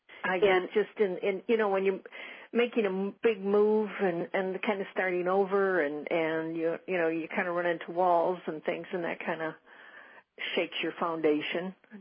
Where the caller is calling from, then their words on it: California, United States; I'm in California.